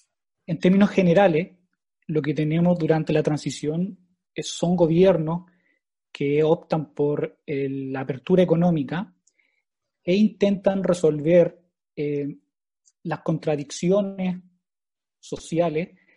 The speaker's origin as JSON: {"language": "Spanish", "country": "Chile", "said": "todavía no hemos introducido como sociedad chilena en lo que en otros países se llamaba los estudios post-transicionales"}